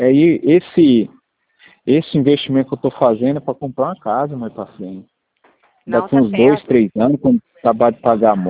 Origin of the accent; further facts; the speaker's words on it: Paraná, Brazil; moved away as an adult; now in Cuiabá, Brazil; eu sou do Paraná, eu moro lá, minha família mora tudo lá. Tô aqui em Cuiabá quase 5 anos já.